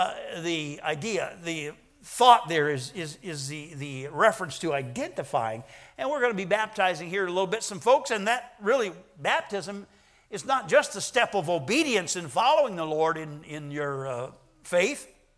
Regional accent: Arizona, United States; now in California, United States; I identify myself grudgingly sometimes as a Californian. I'm glad I was raised in Arizona.

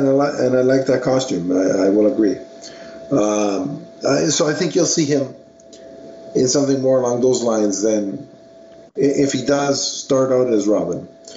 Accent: Toronto, Ontario, Canada; And they're filming, as far as I know, right here in Toronto, in my hometown.

